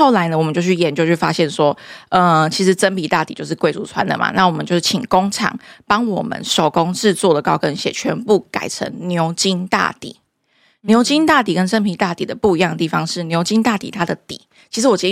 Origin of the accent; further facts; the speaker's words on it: Kaohsiung, Taiwan; now in Taipei, Taiwan; 我以前不是台北人，我是高雄人。